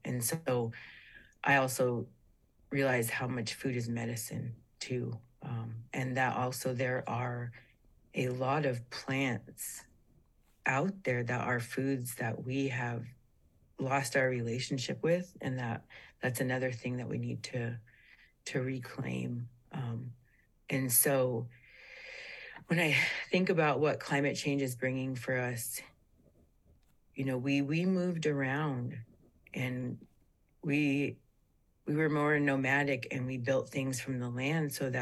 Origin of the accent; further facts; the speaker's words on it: Nenana, Alaska, United States; I'm from Nenana and Manly Hot Springs. I'm Dene Athabaskan.